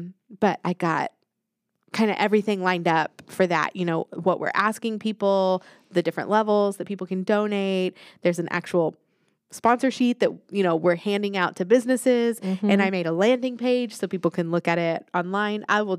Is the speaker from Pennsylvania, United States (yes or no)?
no; Texas, United States; I don't know that I'm really a Texan anymore.